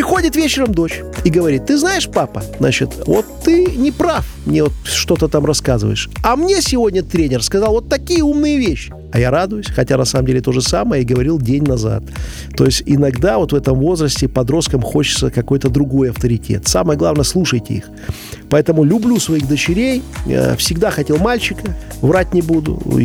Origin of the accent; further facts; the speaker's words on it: Belarus; Мы должны помнить, что мы белорусы, что мы живем в этой стране